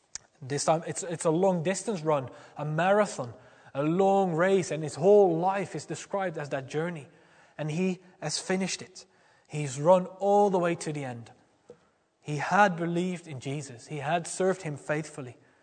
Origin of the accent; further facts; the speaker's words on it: Netherlands; back in my home country, the Netherlands, a country that has always been very progressive on ethical issues